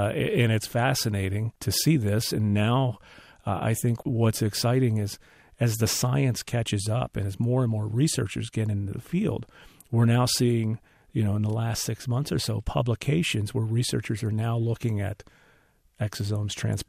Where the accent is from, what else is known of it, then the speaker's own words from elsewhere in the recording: Gaithersburg, Maryland, United States; Tom is from my hometown of Gaithersburg, Maryland. He played football at Gaithersburg High School for my dad, as did myself.